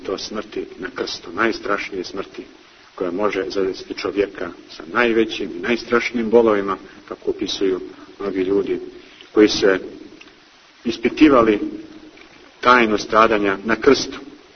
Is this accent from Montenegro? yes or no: yes; Montenegro; kada sam rekao da dolazim iz Crne Gore